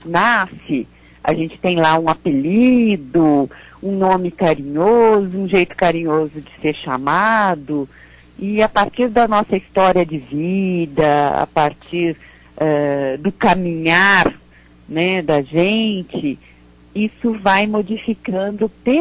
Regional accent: Belo Horizonte, Minas Gerais, Brazil; eu nasci aí em Belo Horizonte, né, cresci rodeada por livros, porque meus pais eram escritores.

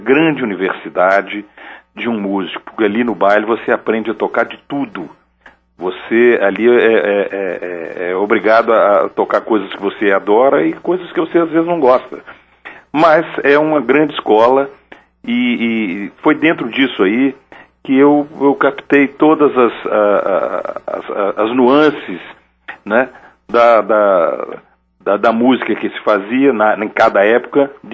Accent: Minas Gerais, Brazil

